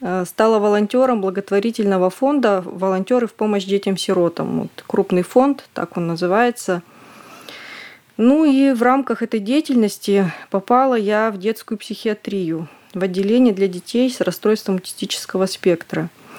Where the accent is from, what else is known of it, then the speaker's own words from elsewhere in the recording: Tyumen Oblast, Russia; Я действительно тюменка. Я родилась и выросла в Тюменской области. Закончила Упоровскую школу, Тюменский государственный университет, факультет высшая педагогическая школа.